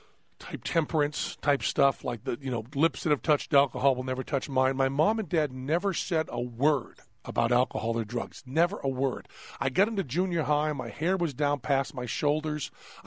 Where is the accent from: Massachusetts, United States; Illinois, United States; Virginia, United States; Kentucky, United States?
Massachusetts, United States; I'm from New England. It's time to get very honest. I'm going to kind of open up my heart, bare my soul, so it should be very funny. I'm from a little town in Massachusetts. My mom and dad were teetotalers.